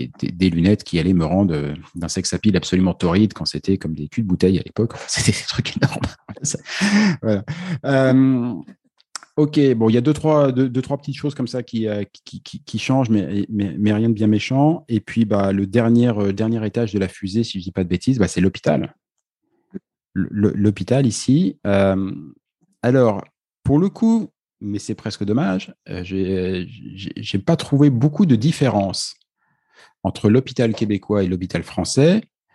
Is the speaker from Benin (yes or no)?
no; France; si on est français, on râle parce que nous, on râle, c'est notre truc.